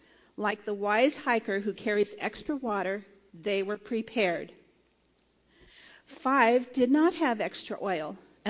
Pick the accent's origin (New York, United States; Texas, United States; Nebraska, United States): Nebraska, United States; I am reminded of growing up in Nebraska.